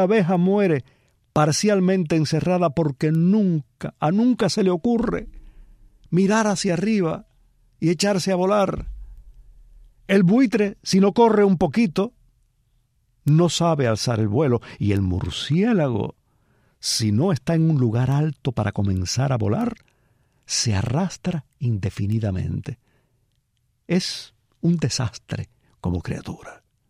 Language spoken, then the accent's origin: Spanish; Cuba; San Antonio Amaicí. Ese es mi pueblo cubano.